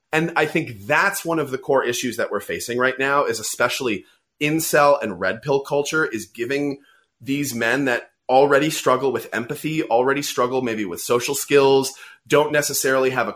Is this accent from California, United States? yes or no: yes; San Francisco, California, United States; I grew up in San Francisco. I was surrounded by gay people all the time.